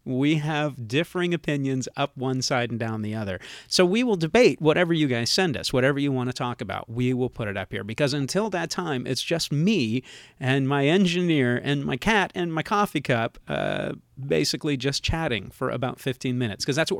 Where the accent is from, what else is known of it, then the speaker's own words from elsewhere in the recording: Midwest, United States; I grew up in the Midwest.